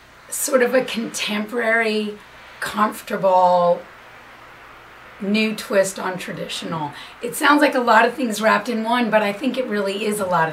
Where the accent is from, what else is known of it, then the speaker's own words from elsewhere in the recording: North Carolina, United States; moved away; also born or lived in New York; growing up in North Carolina. My parents' house was very traditional. And then I moved away to New York many years ago